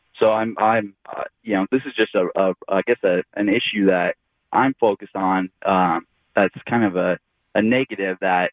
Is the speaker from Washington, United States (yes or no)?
yes; Washington, United States; I grew up in Eastern Washington, went to University of Washington, graduated about 15 years ago with finance and accounting degrees.